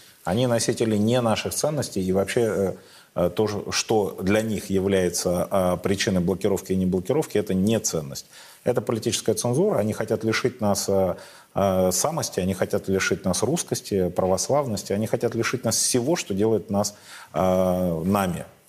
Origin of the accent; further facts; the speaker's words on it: Russia; мы русские не потому, что мы родились в Советском Союзе, а потому, что мы родились в России.